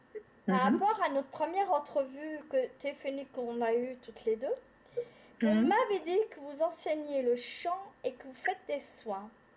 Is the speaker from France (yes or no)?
yes; Lyon, Auvergne-Rhône-Alpes, France; Je tiens à vous préciser que je suis originaire de Lyon, hein, quand même.